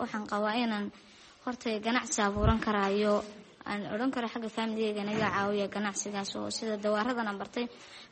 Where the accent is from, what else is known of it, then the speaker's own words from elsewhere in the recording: Togdheer, Somalia; waxaan ka soo jeedaa Togdheer ka qasatan IDP ga Cali Xuseen ee hoosta gobolka Togdheer